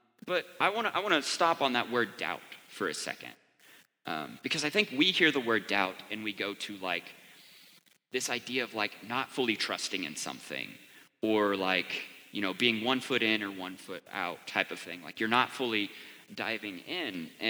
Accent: Texas, United States; I grew up in West Texas. We have, people say like a 60 mile per hour wind is a gust.

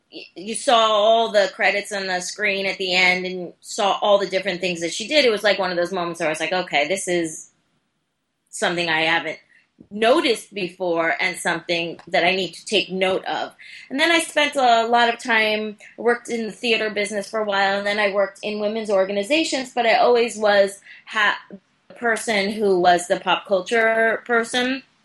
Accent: New York, United States; was really profound for me as, you know, young Jewish girl growing up on Long Island.

